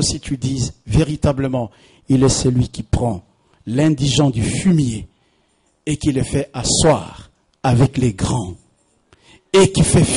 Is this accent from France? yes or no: no; Flanders, Belgium; je vais prendre un exemple de chez moi en Flandre